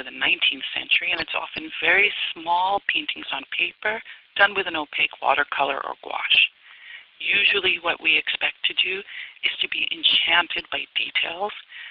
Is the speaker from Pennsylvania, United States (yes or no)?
no; New York City, New York, United States; and I grew up in New York City, and the art that was around me that really appealed was minimal art and color field painting.